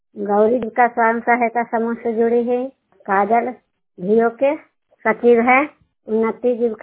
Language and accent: Hindi; Vikrampur, Bihar, India; परवरपुर प्रखंड के रहने वाले हैं, गागो बिघा गांव विक्रमपुर रहने वाले हैं, नालंदा जिला नालंदा।